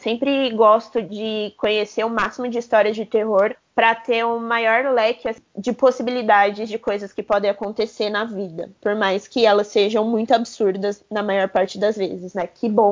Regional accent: São Paulo, Brazil; eu como paulista

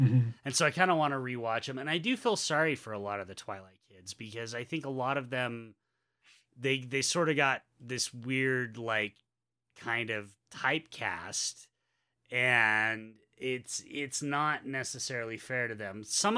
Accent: Utah, United States; And there are some things growing up in Utah I find problematic.

